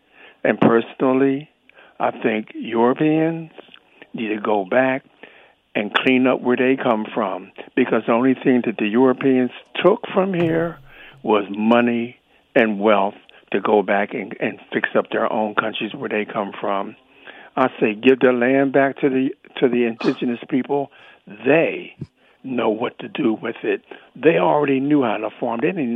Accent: Harrisburg, Pennsylvania, United States; I'm a first-time caller. I'm from Harrisburg.

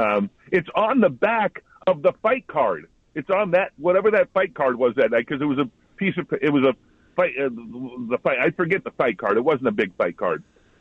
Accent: East Los Angeles, California, United States; part of that's growing up in Southern California, because I grew up in a multiracial community where we didn't feel that. We didn't have that. At least I didn't. I didn't feel it. We grew up, you know, it's East L.A.

